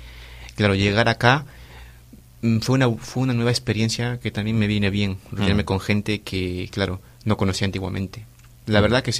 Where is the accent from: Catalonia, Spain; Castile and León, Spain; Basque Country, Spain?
Catalonia, Spain; Barcelona; also born or lived in Peru; Vengo de Perú, nací en Perú. Vine acá en España, me crié en Barcelona, más o menos.